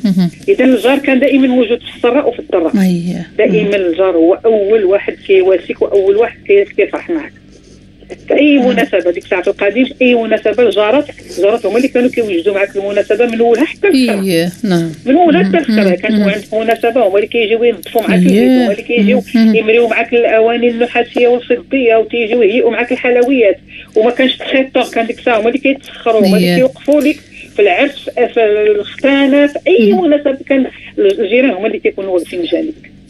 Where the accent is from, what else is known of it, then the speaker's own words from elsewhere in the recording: Marrakesh, Marrakesh-Safi, Morocco; حيت حنا عندنا في مراكش كانت عندنا واحد العادة في مراكش